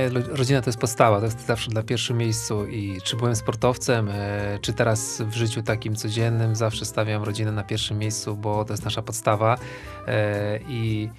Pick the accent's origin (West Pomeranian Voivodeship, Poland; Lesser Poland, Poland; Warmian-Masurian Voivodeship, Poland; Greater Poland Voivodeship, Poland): Warmian-Masurian Voivodeship, Poland; Mrągowo; Tak, jestem z Mrągowa.